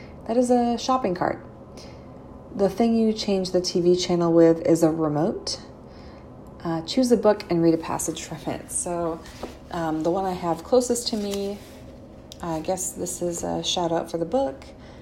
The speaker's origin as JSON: {"language": "English", "region": "New York", "country": "United States", "said": "I am from New York, not the city."}